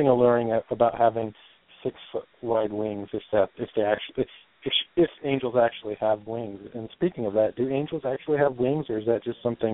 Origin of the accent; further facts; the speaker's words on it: New Mexico, United States; born there; I think I'm a mix of things, but I was born in New Mexico, so there might be some Native American blood in there.